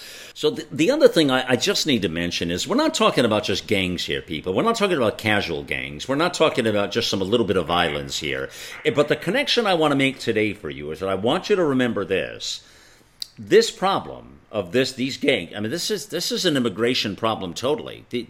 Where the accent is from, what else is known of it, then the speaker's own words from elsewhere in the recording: United States; Embarrassed as an American.